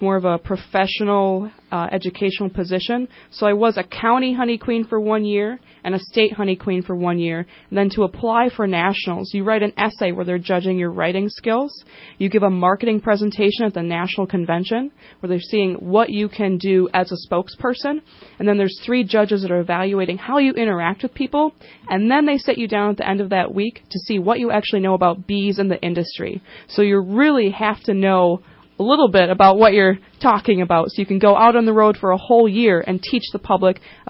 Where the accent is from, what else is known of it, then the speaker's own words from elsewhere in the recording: Wisconsin, United States; Yes, I travel the entire country. I'm originally from Wisconsin.